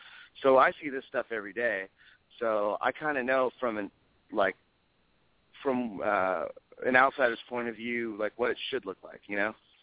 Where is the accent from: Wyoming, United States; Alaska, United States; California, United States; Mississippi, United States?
California, United States; Oxnard; I'm from Oxnard. I've been in the music scene since, I don't know, I grew up in it, you know.